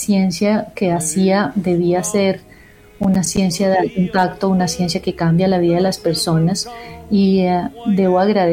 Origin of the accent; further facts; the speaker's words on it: Colombia; also born or lived in Brazil; now in France; Yo soy colombiana, salí de Colombia muy joven, viví 20 años en este continente, pero en un país tan diferente como Brasil.